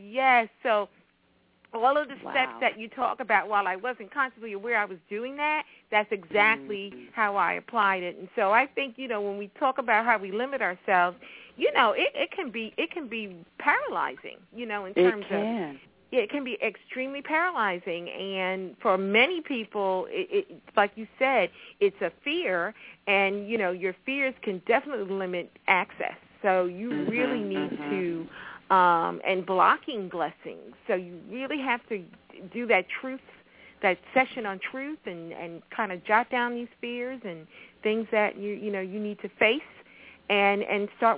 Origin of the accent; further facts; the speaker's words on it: New York City, New York, United States; now in Atlanta, United States; Now, I'm coming from New York City, okay?